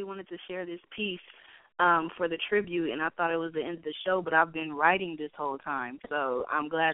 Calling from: California, United States; Hi, Dee Dee. This is … from California.

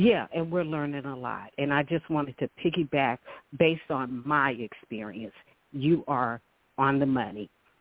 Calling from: California, United States; Shalom, Elder. … I'm calling from California.

